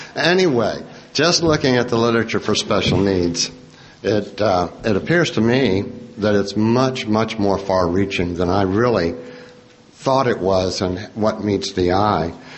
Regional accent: West Virginia, United States; I'm from Area 73, Wild, Wonderful West by God, Virginia.

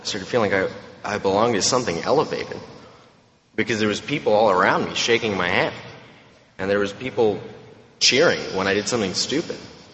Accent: Romania; But I'm from Romania, which is not a very nice place. Romania. See, she didn't even know my country.

